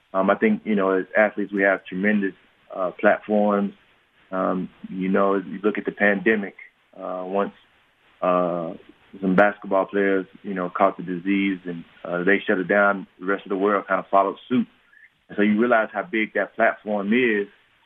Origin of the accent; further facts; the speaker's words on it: Mississippi, United States; But, you know, growing up in Mississippi and living in a more urban environment